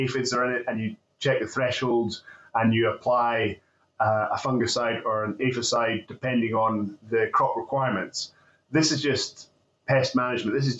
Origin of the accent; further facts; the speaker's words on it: Scotland, United Kingdom; But being a Scottish farmer here in East Fife